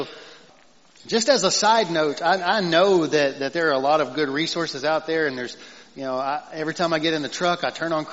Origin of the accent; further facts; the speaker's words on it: United States; I'm an American, right? We have a floor to our humility.